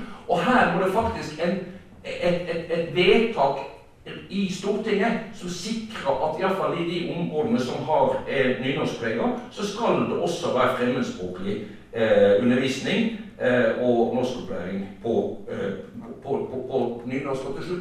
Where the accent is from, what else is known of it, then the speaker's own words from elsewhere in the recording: Odda, Vestland, Norway; Jeg kommer fra Odda, og der har vi hatt en kamp om å beholde da språkdelingen.